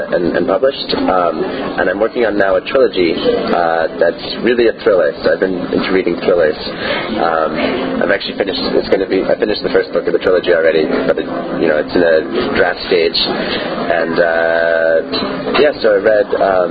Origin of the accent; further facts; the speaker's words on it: Ithaca, New York, United States; And I love my hometown, and I love the people I grew up with. They ended up scattered all over the country and all over the world. So I've got friends everywhere from Ithaca